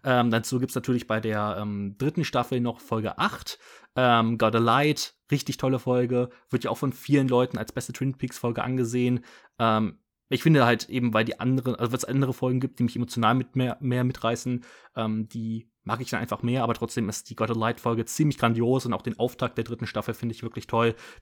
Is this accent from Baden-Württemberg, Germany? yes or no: no; Cologne, North Rhine-Westphalia, Germany; Ich kann Karnevalslieder natürlich mitsingen als Kölner.